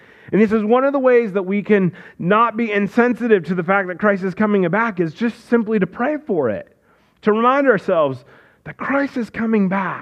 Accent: Iowa, United States; moved away; I grew up in Iowa, and I remember staying at my sister's house

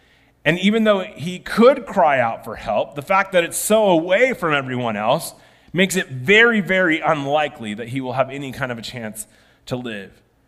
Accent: Iowa, United States; I grew up in Iowa, and we had a bunch of them.

